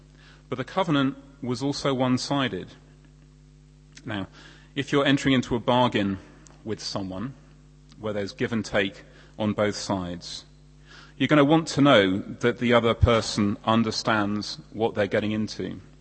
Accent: Lautoka, Western Division, Fiji; born there; also born or lived in Loma Loma; Where I was born in Fiji, young children are given names that describe where they were born and something about them now.

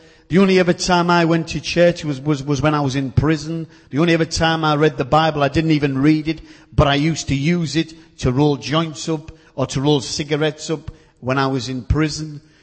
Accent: Middlesbrough, North East England, United Kingdom; I'm from Middlesbrough.

